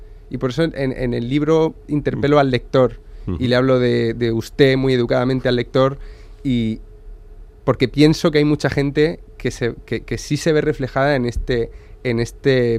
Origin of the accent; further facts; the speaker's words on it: Murcia, Region of Murcia, Spain; yo soy de Murcia. Y en mi escuela pública en Murcia seguía habiendo un cartel arriba que ponía Escuelas Nacionales.